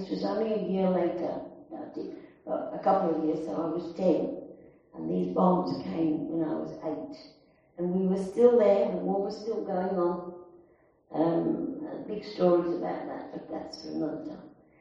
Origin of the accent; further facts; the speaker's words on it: Birmingham, West Midlands, United Kingdom; I'm originally from Birmingham, UK, and I went through the Nazi Blitz in Birmingham.